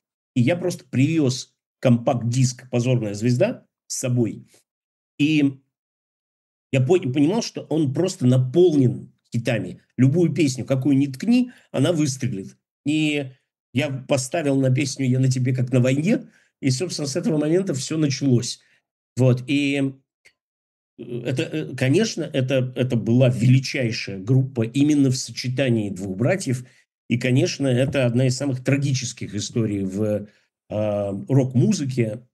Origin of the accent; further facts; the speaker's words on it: Yekaterinburg, Sverdlovsk Oblast, Russia; в моем родном городе Екатеринбурге